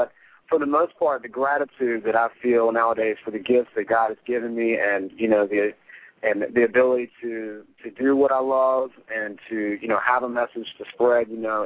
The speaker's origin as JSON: {"language": "English", "town": "Columbia", "region": "South Carolina", "country": "United States", "tie": "born or raised there", "said": "I'm from Columbia, South Carolina. I was born here."}